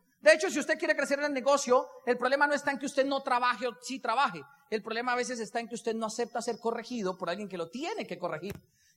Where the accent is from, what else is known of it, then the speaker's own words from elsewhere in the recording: Boyacá, Colombia; de esos boyacenses de cepa, cepa, cepa, de esos que en algún momento se les coloreteó acá. Y crecí con toda la crianza boyacense que uno puede llegar a crecer.